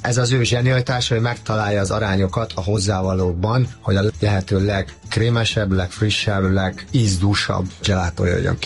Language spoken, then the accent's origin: Hungarian; Hungary; born there; moved away; also born or lived in Italy